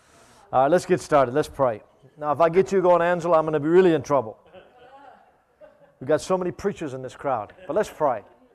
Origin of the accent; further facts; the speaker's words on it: Albert Lea, Minnesota, United States; accent: American; now in Australia; I am from Albert Lea, Minnesota. You can probably tell by my accent.